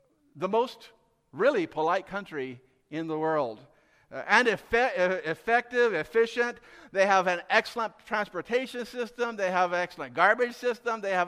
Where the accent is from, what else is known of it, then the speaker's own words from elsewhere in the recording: Gifu, Japan; But we grew up in Japan. It was just my three brothers, my two sisters, my mom and dad, and me. And we lived in Gifu City, Gifu Prefecture is Gifu City, and there was only one other white face in the entire prefecture.